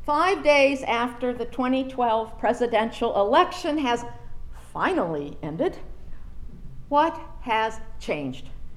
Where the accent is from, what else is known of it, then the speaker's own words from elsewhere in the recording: Franklin, Pennsylvania, United States; When I was in 9th grade, I met Karen, who had just moved to my hometown of Franklin, Pennsylvania.